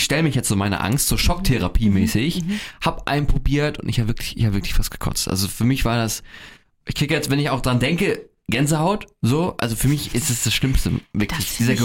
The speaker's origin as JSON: {"language": "German", "town": "Kiel", "region": "Schleswig-Holstein", "country": "Germany", "said": "ich komme ja aus Kiel"}